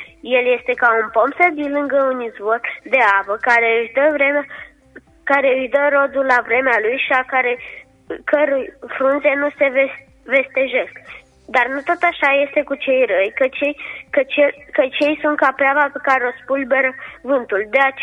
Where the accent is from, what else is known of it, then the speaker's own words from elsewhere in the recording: Bursuceni, Sîngerei District, Moldova; Din Bursuceni.